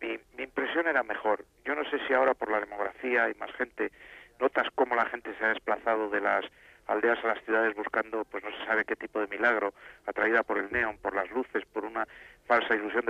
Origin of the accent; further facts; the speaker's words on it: Guernica, Basque Country, Spain; now in Madrid, Spain; este Madrid al que llegué yo desde Guernica y desde mi tierra hace muchos años